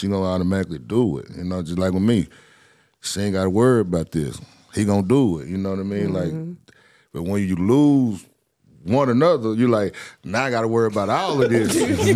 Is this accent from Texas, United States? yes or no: yes; Dallas, Texas, United States; I used to be like, oh, she hate on me because I'm from the Cliffs.